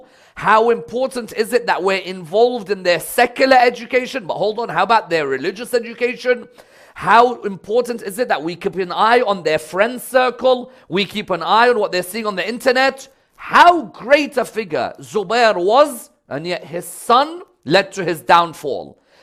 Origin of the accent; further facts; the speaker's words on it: London, United Kingdom; When I was growing up in London, say for example, when I was growing up in the 90s, and I'm in my teens in the 90s, it wasn't like it is today.